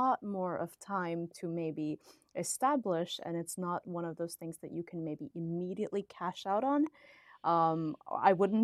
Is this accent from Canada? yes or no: no; India; now in Finland; My partner is from Latvia and I am from India, which is why the name Couple of Expats.